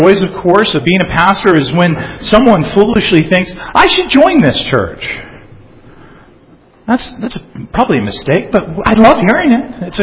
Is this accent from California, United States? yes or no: yes; La Jolla, California, United States; We grew up spoiled brats in La Jolla.